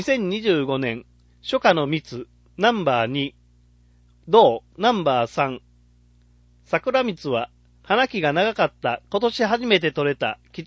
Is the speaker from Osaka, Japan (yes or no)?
yes; Takatsuki, Osaka, Japan; 生まれ育った高槻の環境の価値です。都会なのに遊べる川があったり、蜂蜜が採れる豊かな山がある町はなかなかありません。